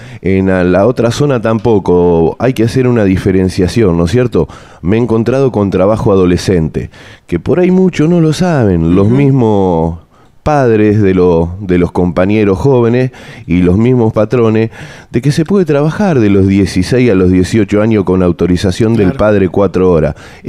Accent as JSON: {"language": "Spanish", "region": "Santa Fe", "country": "Argentina", "said": "porque yo amo mucho mi provincia y siempre digo que soy santafesino de punta a punta."}